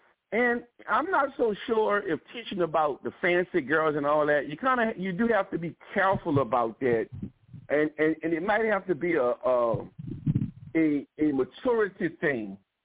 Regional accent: Haiti; But we grew up here in Saint-Domingue.

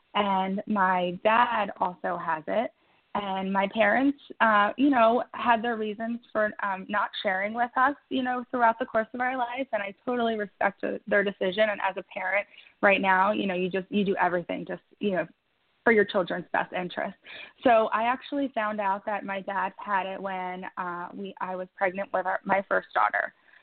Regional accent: Philadelphia, Pennsylvania, United States; I'm from Philadelphia, about an hour outside of Philadelphia.

